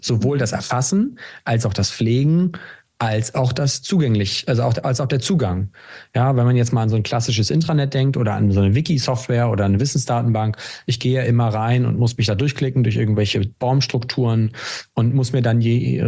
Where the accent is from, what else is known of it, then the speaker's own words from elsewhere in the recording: Hamburg, Germany; Ich bin Hamburger Tech-Unternehmer